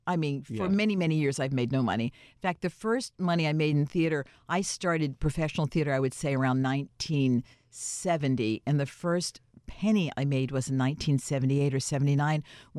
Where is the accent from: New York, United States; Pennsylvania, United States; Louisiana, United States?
Pennsylvania, United States; Easton; born there; I was born in Easton, Pennsylvania.